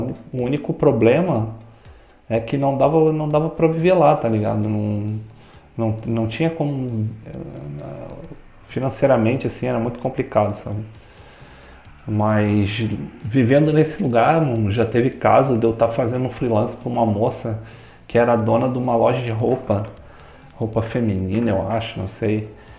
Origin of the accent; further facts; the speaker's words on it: Rio de Janeiro, Brazil; eu morei numa cidade do interior onde minha esposa nasceu, sacou? Eu sou carioca, morava no Rio, já morei em outros lugares do Brasil